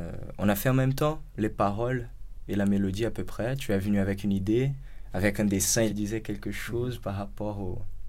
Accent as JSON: {"language": "French", "region": "Rio de Janeiro", "country": "Brazil", "lives_now": "Paris, France", "said": "je viens du Brésil, à Rio de Janeiro."}